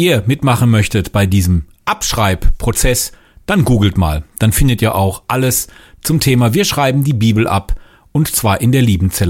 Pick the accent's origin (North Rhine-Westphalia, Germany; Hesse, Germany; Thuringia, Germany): North Rhine-Westphalia, Germany; Recklinghausen; Vor 3 Jahren hatte ich hier bei uns in meiner Heimatstadt in Recklinghausen die Recklinghausen-Bibel produziert als Podcast.